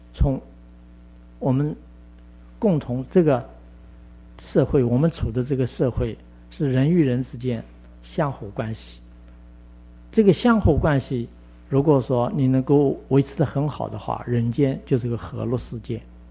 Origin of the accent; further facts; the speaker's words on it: China; 可是对我们中国人来说或者佛陀来说，这是辅助的东西。